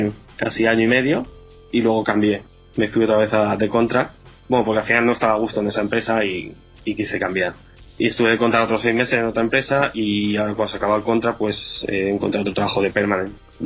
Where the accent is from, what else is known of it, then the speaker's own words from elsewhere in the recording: Alicante, Valencian Community, Spain; bueno, yo soy de Alicante, pero vivía en Valencia, y te encuentras con un pueblo ahí en medio de Irlanda de 20.000 habitantes